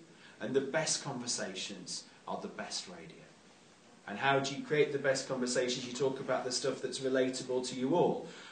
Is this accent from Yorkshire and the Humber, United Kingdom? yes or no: yes; Scunthorpe, Yorkshire and the Humber, United Kingdom; I'm from Scunthorpe.